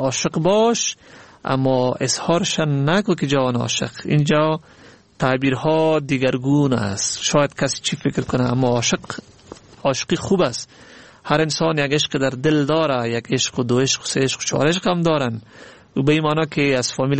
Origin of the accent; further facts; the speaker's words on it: Afghanistan; ما افغانیم و همین هویت ماست